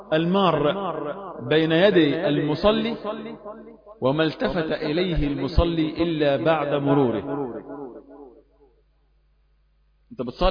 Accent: Upper Egypt, Egypt; انا صعيدي والله برضه.

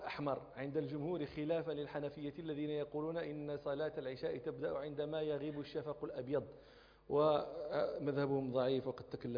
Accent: Rabat, Rabat-Salé-Kénitra, Morocco; وأنا طبعا نشأت ولدت في الرباط ونشأت في الرباط، والرباط هذه مدينة شاطئية لا نوق فيها ولا إبل لا بعران ولا نوق

